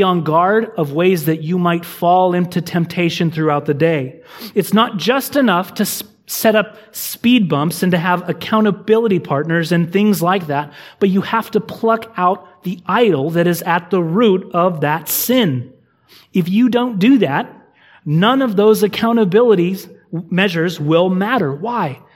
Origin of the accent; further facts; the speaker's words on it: California, United States; even though you're from Texas, I'm from California.